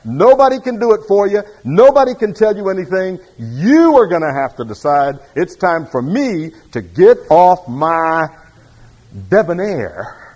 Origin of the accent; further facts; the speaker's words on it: Florida, United States; now in California, United States; But when I grew up in Florida, they used to be huge anthills.